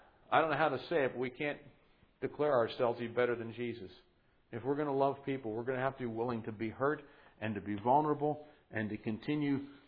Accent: New York, United States; Isn't that kind of the foundation of being a New Yorker? We don't trust anybody.

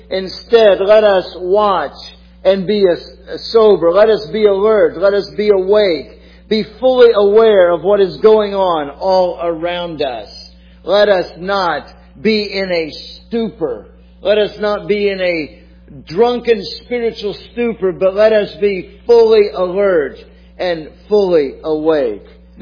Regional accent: St. Petersburg, Florida, United States; I grew up in St. Petersburg, Florida

